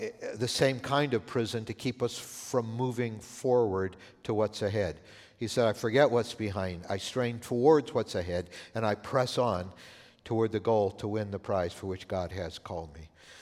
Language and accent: English; Canada; Sandy and my two daughters and I moved to Canada. I grew up in Canada.